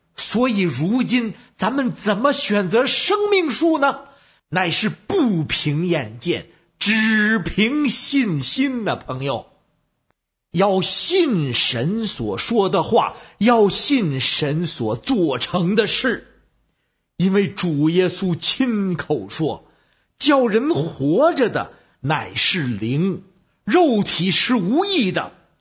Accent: Beijing, China; 各位听众好，我是北京的

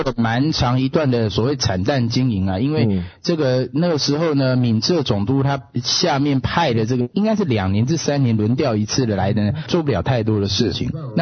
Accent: Taiwan; 那个时候我们小的时候在台湾读历史啊，

